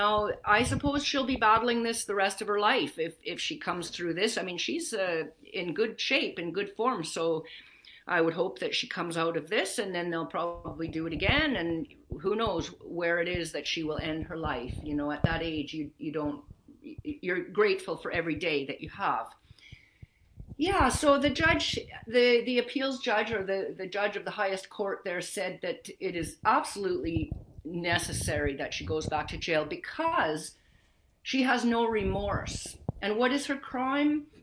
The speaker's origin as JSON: {"language": "English", "country": "Canada", "said": "I'm a Canadian"}